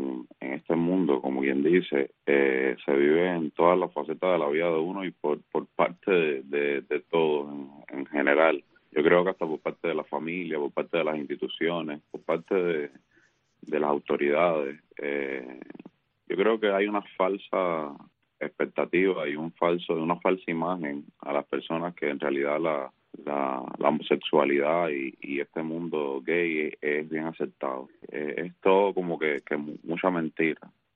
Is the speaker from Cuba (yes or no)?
yes; Cuba; moved away as an adult; also born or lived in Chile; now in United States; Nosotros salimos de Cuba hace 8 años y dejamos de hacer transformismo. Nos fuimos para Chile y trabajamos allá como 4 años. Y cuando llegamos acá a los Estados Unidos, hace unos 3 años